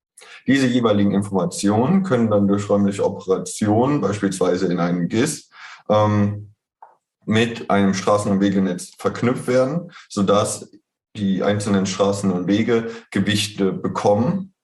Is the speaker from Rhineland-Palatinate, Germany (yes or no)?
yes; Mainz, Rhineland-Palatinate, Germany; ich komme aus Mainz und die Kernfrage war